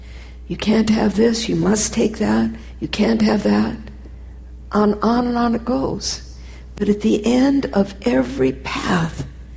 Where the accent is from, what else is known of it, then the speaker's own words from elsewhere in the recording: United States; And it would particularly not be easy for me as an American to go to that country and learn a new way of living.